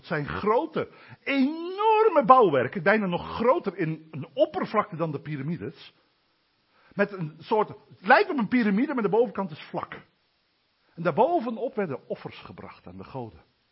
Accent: Oldenbroek, Gelderland, Netherlands; Van wie bent er een? Wordt er bij ons gezegd. Want dan kan ik al snel zeggen, niet een van jullie. Bij ons in Oldenbroek.

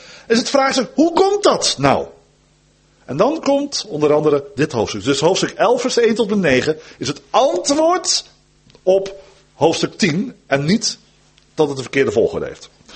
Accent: Dordrecht, South Holland, Netherlands; now in Drenthe, Netherlands; Nou ben ik opgegroeid in Dordrecht, prachtige plek, plaats van de reformatie. En sinds 2 jaar wonen wij in Drenthe.

